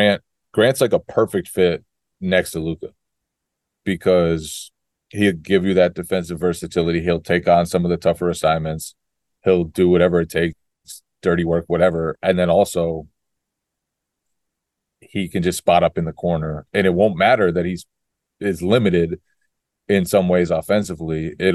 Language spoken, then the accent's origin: English; Massachusetts, United States; I am not a Berkshire folk. But I am from Western Mass.